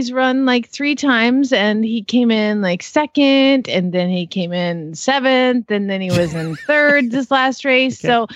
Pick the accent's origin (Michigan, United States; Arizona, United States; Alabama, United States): Arizona, United States; Phoenix; from Phoenix, Arizona